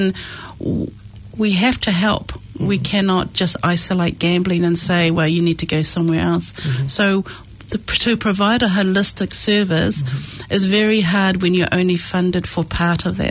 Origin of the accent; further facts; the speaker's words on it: Auckland, New Zealand; now in Wellington, New Zealand; my family is all in Auckland, I was raised in Auckland.